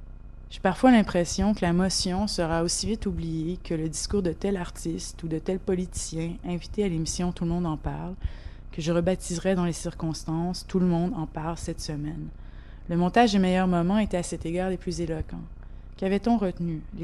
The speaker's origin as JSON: {"language": "French", "town": "Montreal", "region": "Quebec", "country": "Canada", "lives_now": "Vancouver, Canada", "said": "Souvent, ils me demandent si je suis française ou québécoise. Et souvent, sans réfléchir, je leur réponds « je viens de Montréal »"}